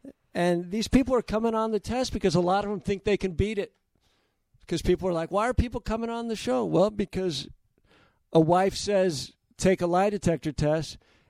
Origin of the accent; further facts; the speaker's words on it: San Diego, California, United States; I grew up in San Diego.